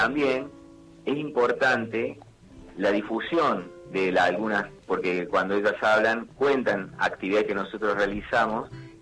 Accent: Córdoba, Argentina; born or raised there; also born or lived in Comodoro Rivadavia

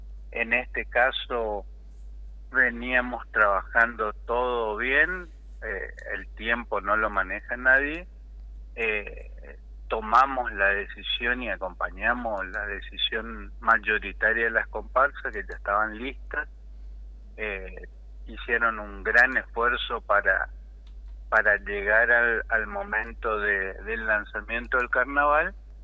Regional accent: Corrientes, Argentina; Yo soy de Corrientes Capital

